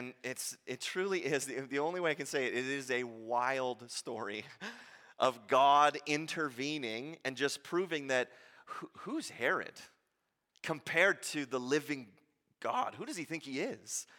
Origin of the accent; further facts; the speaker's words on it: Orleans, Ontario, Canada; Many of you know that I grew up in Ontario, and we lived in Orleans, which is just a little city outside of Ottawa.